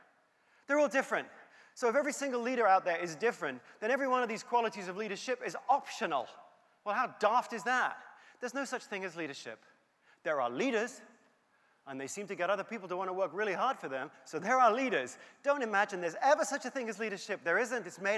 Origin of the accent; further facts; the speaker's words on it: England, United Kingdom; because I'm from England originally.